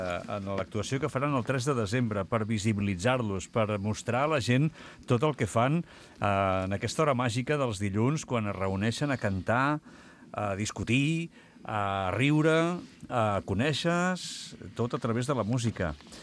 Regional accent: Vilafranca del Penedès, Catalonia, Spain; also born or lived in Barcelona; Jo també sóc nascut a Barcelona, I vaig viure fins als 8 anys, però sóc vilafranquí.

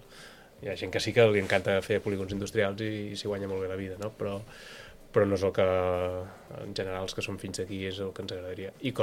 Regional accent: Sant Sadurní d'Anoia, Catalonia, Spain; som cavistes i som de Sant Sadurní i el cava és el nostre fill

